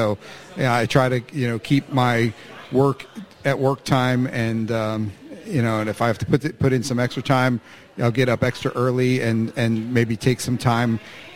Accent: Pittsburgh, Pennsylvania, United States; We have an operation in Pittsburgh, which is my hometown. I expanded back to Pittsburgh.

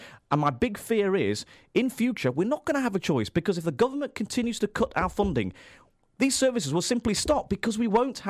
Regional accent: Derby, East Midlands, United Kingdom; I mean, I'm born and bred in Derby. You know, my parents emigrated from 10,000 miles from a country that has very few public services.

